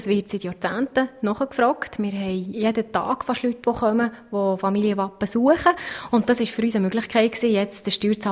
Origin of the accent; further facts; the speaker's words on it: Solothurn, Switzerland; Ich bin ursprünglich nicht Bernerin. Ich komme aus dem Kanton Solothurn.